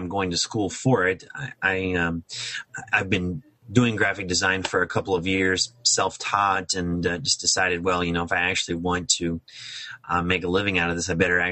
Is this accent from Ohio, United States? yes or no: yes; Cincinnati, Ohio, United States; moved away as an adult; now in Florida, United States; I'm originally from Cincinnati, Ohio. I moved to Florida about 10 years ago.